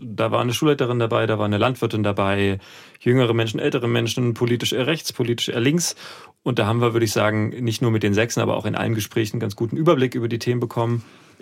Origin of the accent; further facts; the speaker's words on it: Halle, Saxony-Anhalt, Germany; Wir nehmen gerade bei Halle auf, so der zweiten sehr großen Stadt hier. Tolle Unistadt, sage ich jetzt natürlich ein bisschen vorbelastet als Hallenser.